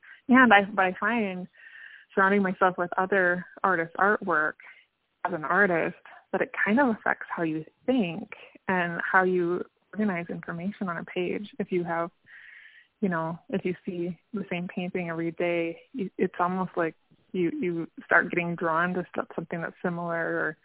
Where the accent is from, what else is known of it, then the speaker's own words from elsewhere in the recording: Grand Portage, Minnesota, United States; I was raised in Grand Portage, Ojibwe, and the famous artist from Grand Portage he's deceased, is George Morrison.